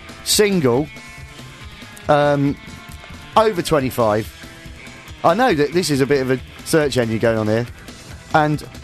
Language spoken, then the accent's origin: English; London, United Kingdom; I was brought up in the East End